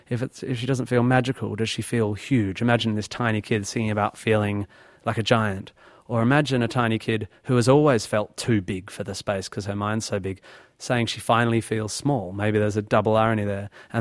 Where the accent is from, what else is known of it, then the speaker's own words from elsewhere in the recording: Australia; But as an Australian, I actually don't get that, nor really care.